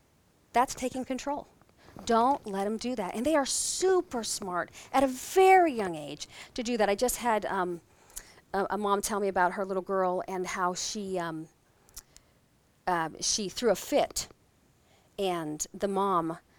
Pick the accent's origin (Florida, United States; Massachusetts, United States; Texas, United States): Texas, United States; I'm from Texas, so in Texas, when your mom says to do something, you say, "Yes, ma'am," "No, ma'am," "Yes, sir," "No, sir."